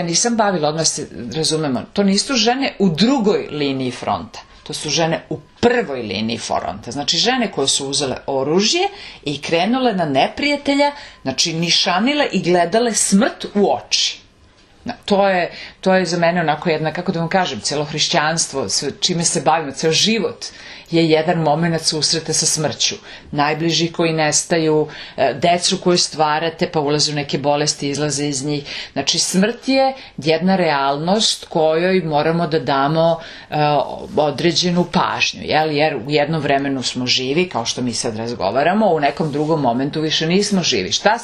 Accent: Serbia; To stradanje ja prosto sam imala kao Srpkinja dužnost da prenesem mojim sugrađanima, prijateljima u dalekoj Švedskoj.

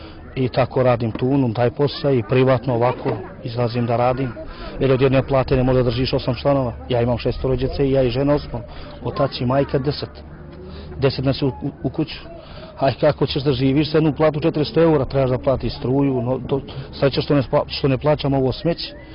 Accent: Montenegro; born there; Ja sam rođen u Crnoj Gori, ja sam državljanin Crne Gore

